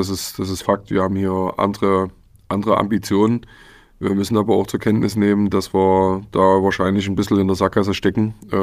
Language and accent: German; Zwönitz, Saxony, Germany; Ich komme eigentlich hier aus dem Erzgebirge, aus Zwönitz, kleines Nest neben Aue.